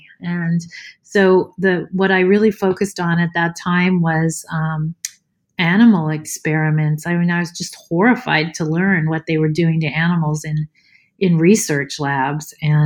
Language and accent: English; Pennsylvania, United States; And then I grew up in Pennsylvania in a development, but it bordered a farm.